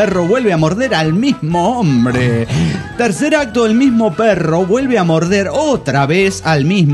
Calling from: Puebla, Mexico; de Puebla, México.

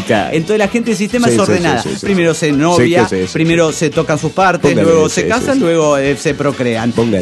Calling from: Cancún, Quintana Roo, Mexico; de Cancún, Quintana Roo.

